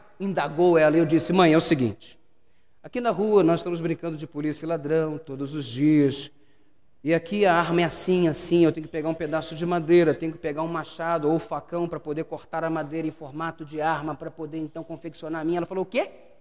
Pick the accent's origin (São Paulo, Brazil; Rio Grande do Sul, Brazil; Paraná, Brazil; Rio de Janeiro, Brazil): Rio de Janeiro, Brazil; São João de Meriti; Eu nasci e cresci no Rio de Janeiro. O pastor Hélio conhece perfeitamente o lugar de onde vim. Jardim Paraíso, São João de Meriti, Baixada Fluminense.